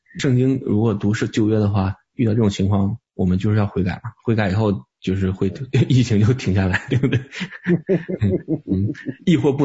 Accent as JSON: {"language": "Chinese", "country": "United Kingdom", "tie": "born or raised there", "said": "这是我从小在英国长大我所看到的。"}